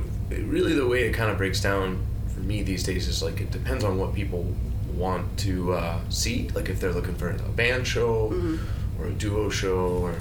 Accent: Philadelphia, Pennsylvania, United States; And because I'm from Philly, there's like, you know, a whole back line's worth of gear.

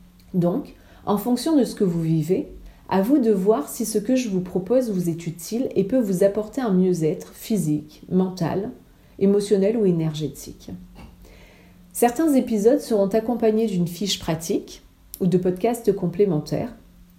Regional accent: Réunion, France; j'ai 37 ans, je suis réunionnaise

